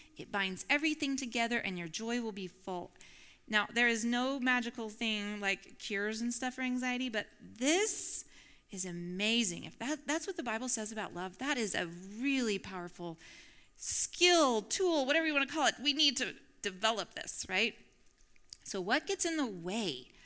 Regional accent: Midwest, United States; So I grew up in the Midwest where being a Christian meant you go to church on Sunday and you work hard.

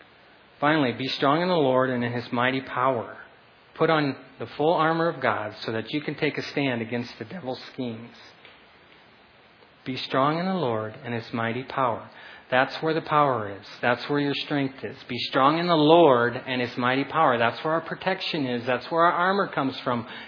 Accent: Iowa, United States; It's like I grew up in Iowa.

